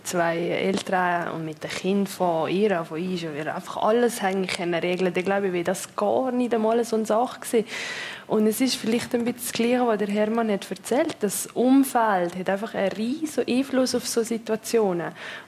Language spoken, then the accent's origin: German; Zermatt, Valais, Switzerland; Ja, ich bin in Zermatt aufgewachsen.